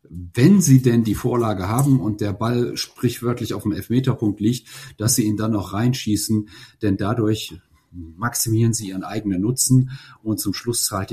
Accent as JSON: {"language": "German", "country": "Germany", "said": "wir Deutschen, warum sind wir Deutsche so viel mehr krank als die Schweizer?"}